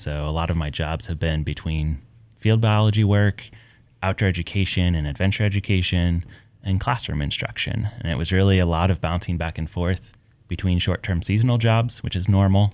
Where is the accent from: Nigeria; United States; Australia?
United States; Midwest; also born or lived in Portland; I grew up in the Midwest. I'd already spent time on the East Coast.